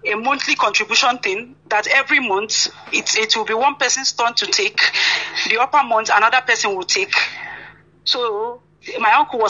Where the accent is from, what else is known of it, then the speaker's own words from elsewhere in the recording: Anambra, Nigeria; As you already know, I'm from Anambra State.